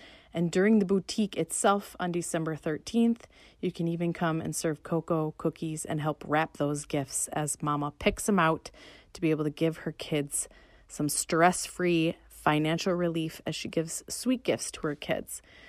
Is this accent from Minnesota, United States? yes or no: yes; Minnesota, United States; really fun things about being a Minnesotan in November